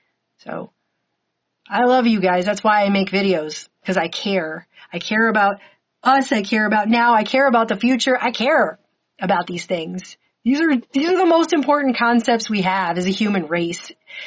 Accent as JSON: {"language": "English", "country": "United States", "said": "And I am now being told that as an American, it's radical."}